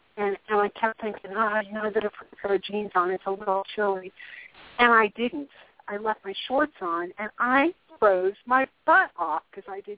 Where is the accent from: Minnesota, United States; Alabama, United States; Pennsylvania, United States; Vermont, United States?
Pennsylvania, United States; I'm from Pennsylvania.